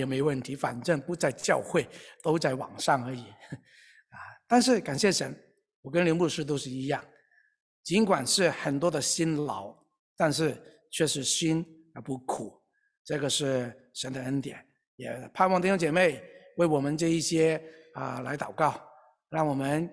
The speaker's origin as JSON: {"language": "Chinese", "country": "Hong Kong", "said": "我是从香港来的"}